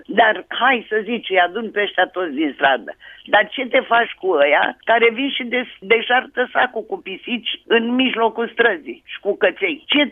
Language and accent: Romanian; Bucharest, Romania; Sunt bucureșteancă din Moș Strămoș și sub ochii mei orașul s-a degradat într-un hal fără de hal.